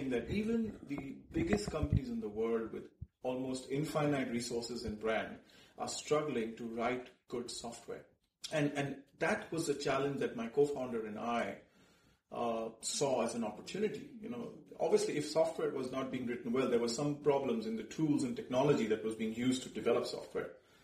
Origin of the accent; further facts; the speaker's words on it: India; moved away as an adult; now in United States; So I am originally from India. And I used to work for a very large global company in the U.S. before coming here.